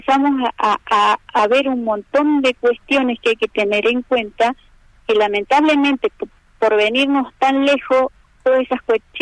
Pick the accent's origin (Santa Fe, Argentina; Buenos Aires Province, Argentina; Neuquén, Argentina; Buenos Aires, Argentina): Neuquén, Argentina; Huinganco; me hacía las quimioterapias y me volvía a mi pueblo, que es Huinganco, que son 300 kilómetros. Entonces, imagínate cuando vas a Neuquén.